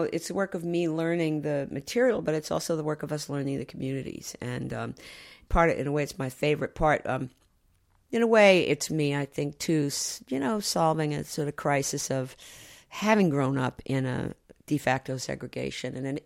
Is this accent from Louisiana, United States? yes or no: no; Baltimore, Maryland, United States; There weren't guns in neighborhoods when I was a girl growing up in Baltimore.